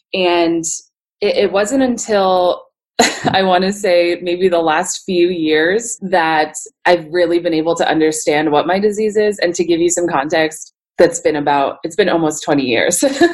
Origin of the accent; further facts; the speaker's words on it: Pennsylvania, United States; So we, growing up in Pennsylvania, it was, you know, the summers would be very hot, the winters were very dry